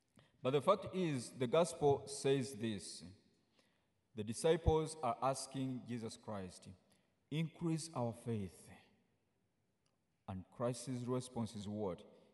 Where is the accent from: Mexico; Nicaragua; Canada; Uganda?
Uganda; English is a second language; now in Grand Rapids, United States; I come from Uganda. I'm a priest of the Archdiocese of Kampala in Uganda